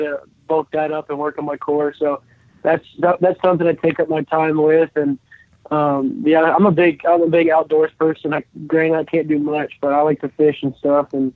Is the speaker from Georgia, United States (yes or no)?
yes; Atlanta, Georgia, United States; Yeah, growing up in Atlanta, I was a Braves fan